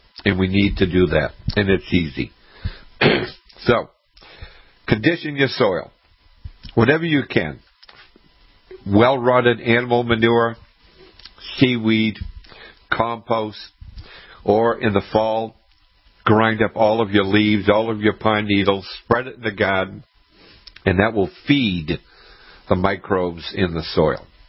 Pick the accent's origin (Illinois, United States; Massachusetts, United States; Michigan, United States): Massachusetts, United States; The garden that I had growing up in Massachusetts, we had 3 inches of topsoil.